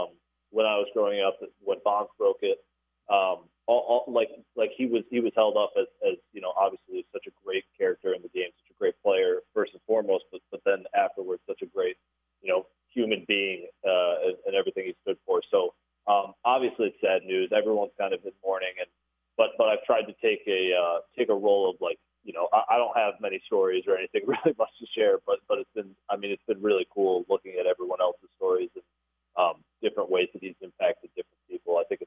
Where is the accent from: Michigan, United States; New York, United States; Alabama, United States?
Michigan, United States; and you know, I was growing up in Michigan, so I remember staying up late to watch his at bats.